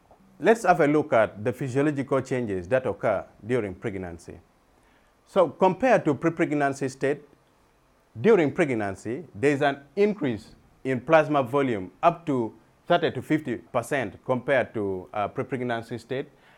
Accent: Uganda; I'm a clinician from Uganda who is interested in fungal infections.

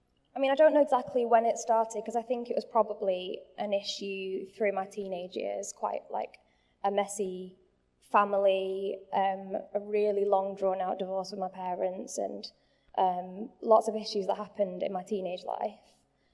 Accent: Manchester, North West England, United Kingdom; moved away as an adult; also born or lived in Southampton; now in Maidstone, United Kingdom; I'm from Manchester originally. 6 years ago, I moved to Southampton to university to study physics, and now I live in Kent, and I'm a medical physicist.

